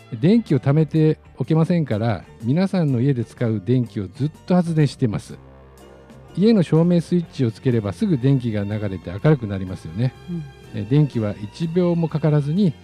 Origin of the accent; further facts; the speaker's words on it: Tsuruga, Fukui, Japan; 出身は福井県敦賀市です。